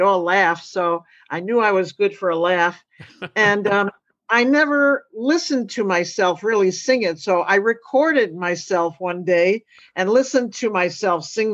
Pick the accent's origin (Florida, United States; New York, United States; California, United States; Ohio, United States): New York, United States; I'm from New York.